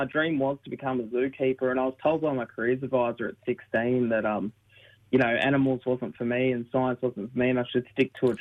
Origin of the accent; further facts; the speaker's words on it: Nowra, New South Wales, Australia; also born or lived in Dapto / Tumby Bay; I grew up in Ewan country, so I grew up in Nowra. I grew up in Dapto. Grew up in a lot of different places, Tumby Bay.